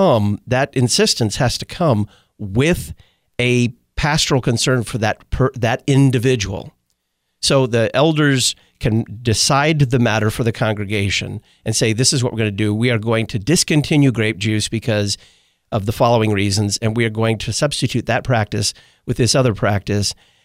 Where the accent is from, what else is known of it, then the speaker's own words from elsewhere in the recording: the South, United States; And I was raised in the South, too.